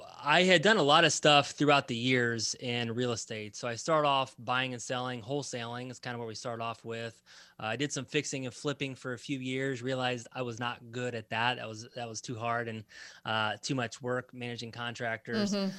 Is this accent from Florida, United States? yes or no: no; Indiana, United States; I live in Indiana, always born and raised in Indiana.